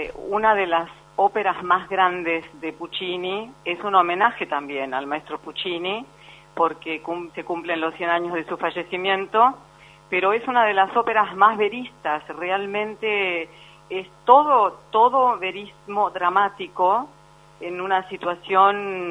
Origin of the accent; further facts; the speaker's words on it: Argentina; yo soy argentina, por supuesto